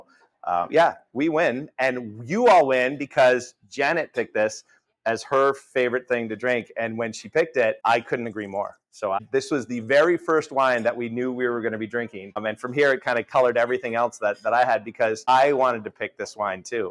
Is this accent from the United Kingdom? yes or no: no; New York, United States; I grew up in the Finger Lakes of New York, and that's where I kind of got my introduction into the world of wine.